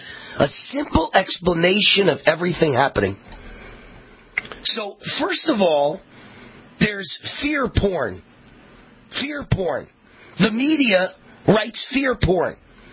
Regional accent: New York, United States; also born or lived in Malibu, United States / Hollywood Hills, United States; I lived in Malibu. I lived in Hollywood Hills. I grew up in New York.

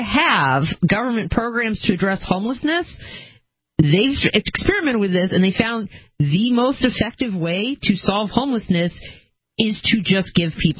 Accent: Seattle, Washington, United States; I'm originally from Seattle, and there's just a mess of this there

